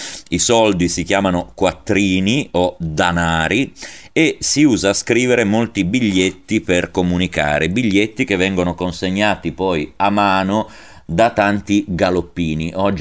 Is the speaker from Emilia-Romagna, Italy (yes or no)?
no; Liguria, Italy; Io per esempio che sono ligure so che nel nostro dialetto i cerini si chiamano brichetti, perché noi siamo molto vicini geograficamente alla Francia e quindi abbiamo preso nel dialetto molte parole francesi.